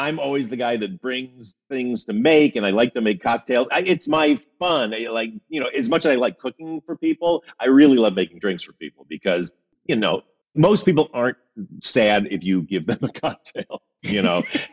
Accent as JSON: {"language": "English", "region": "Midwest", "country": "United States", "said": "You know, I love that I'm from the Midwest because I always have this very Midwestern take on the world"}